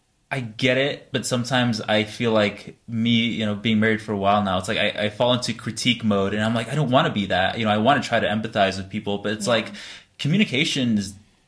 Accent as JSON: {"language": "English", "town": "Las Vegas", "region": "Nevada", "country": "United States", "tie": "born or raised there", "said": "But growing up in Vegas, like, hookup culture is very intense, and it's not healthy whatsoever"}